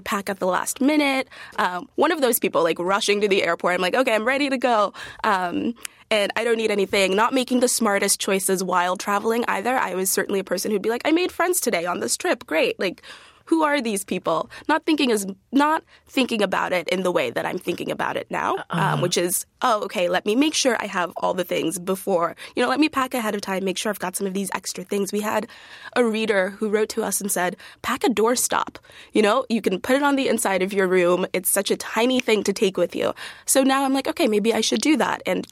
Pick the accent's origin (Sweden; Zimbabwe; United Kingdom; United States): Zimbabwe; I'm from Zimbabwe